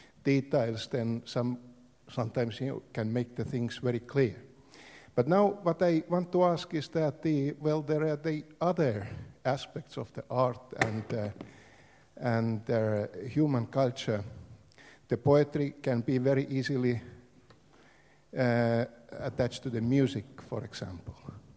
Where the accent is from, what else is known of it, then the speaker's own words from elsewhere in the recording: Estonia; English is a second language; from Estonia.